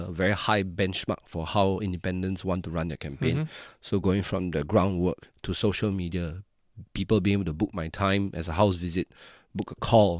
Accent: Jurong West, Singapore; So I grew up in Jurong West, then I moved to rental housing for a while, then I moved to somewhere in Tanjung Pagar

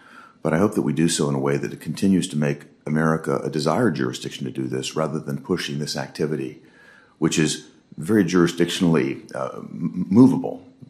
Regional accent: Tennessee, United States; I hail from Tennessee. We have a wonderful state system there

